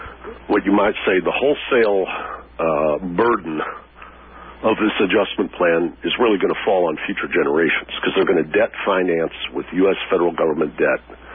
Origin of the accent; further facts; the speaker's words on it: Detroit, Michigan, United States; it might be because I grew up in Detroit and all my friends there are restructuring their lives